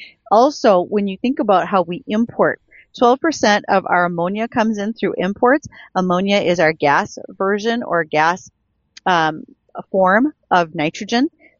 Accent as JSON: {"language": "English", "town": "Wishek", "region": "North Dakota", "country": "United States", "tie": "born or raised there", "said": "I'm from Wishick. That is my hometown."}